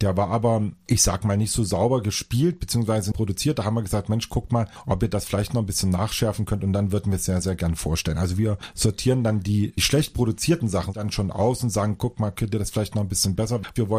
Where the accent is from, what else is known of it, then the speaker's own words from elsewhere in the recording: Northern Germany, Germany; Vielleicht sind wir Norddeutschen nicht musikalisch genug oder wir kommen nicht aus die Pötte.